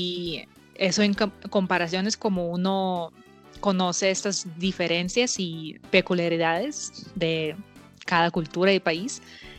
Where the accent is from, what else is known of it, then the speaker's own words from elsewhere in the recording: Russia; Spanish is a second language; desde Vladivostok hasta mi ciudad natal, ajá, son 25 horas en tren